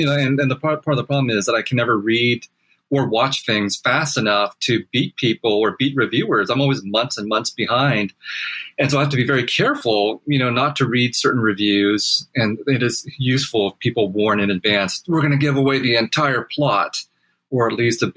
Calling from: Pasadena, California, United States; I'm calling from my basement office in Pasadena, California, right next to Los Angeles.

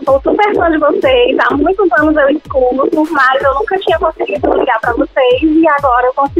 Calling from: Fortaleza, Ceará, Brazil; De Fortaleza.

